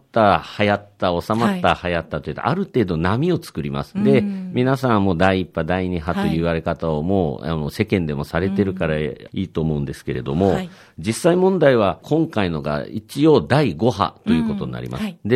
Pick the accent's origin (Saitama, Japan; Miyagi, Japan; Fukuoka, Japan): Fukuoka, Japan; moved away as an adult; now in Okinawa, Japan; 私、まあ、実は福岡の出身で